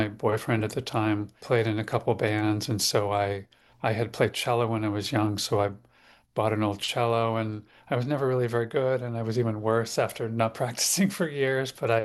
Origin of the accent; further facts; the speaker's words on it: Indiana, United States; Well, the basic stuff is that I grew up in the Midwest in Indiana. I went to college for a couple of years and studied theater in Ohio.